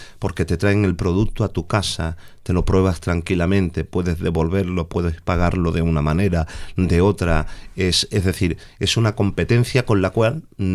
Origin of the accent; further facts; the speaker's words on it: Málaga, Andalusia, Spain; born there; yo soy de nacimiento, soy malagueño.